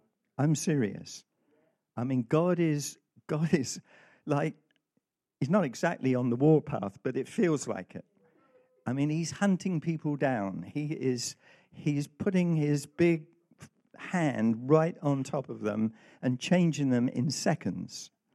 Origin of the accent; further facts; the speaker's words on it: United Kingdom; So even though we love our American brothers, we also have a kind of reserve. Well, we're British. I mean, we're the older brother.